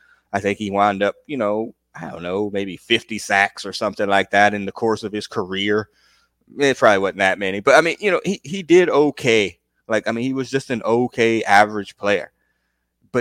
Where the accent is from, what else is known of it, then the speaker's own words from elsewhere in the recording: Dayton, Ohio, United States; He's also from my hometown in Dayton, Ohio.